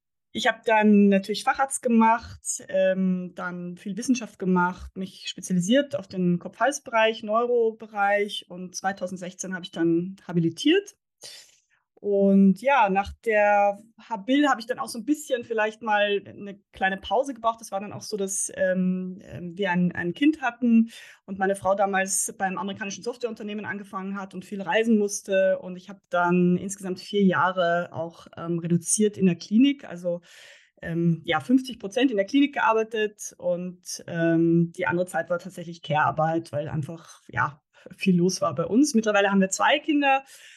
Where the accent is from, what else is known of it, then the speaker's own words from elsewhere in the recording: Vienna, Austria; moved away as an adult; also born or lived in England; Ja, also ich komme ja aus Wien, bin da aufgewachsen, zur Schule gegangen, habe da auch studiert.